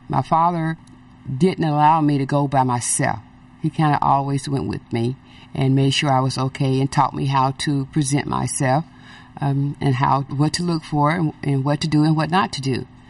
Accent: Little Rock, Arkansas, United States; I grew up in the suburb of Little Rock, Arkansas, about 10 miles in rural county.

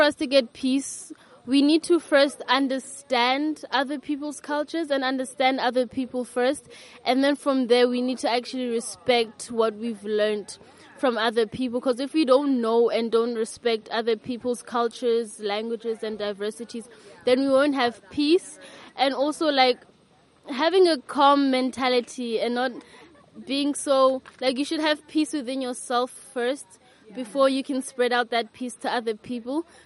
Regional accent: South Africa; now in Atlantic, United States; Yes, I'm an Irish student. I'm from South Africa and I live in Atlantic, Iowa now.

